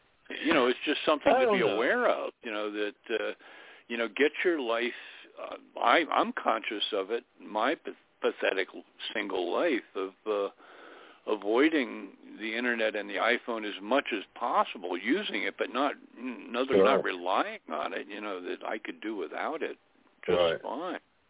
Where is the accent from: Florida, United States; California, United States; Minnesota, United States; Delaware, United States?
Florida, United States; I'm about to make a trip to back to where I was raised in South Dade County, Florida.